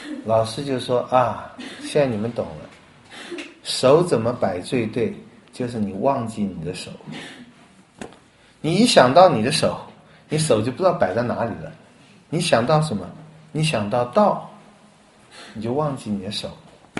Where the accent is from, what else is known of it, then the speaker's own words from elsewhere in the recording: China; 我们中国人说人死如灯灭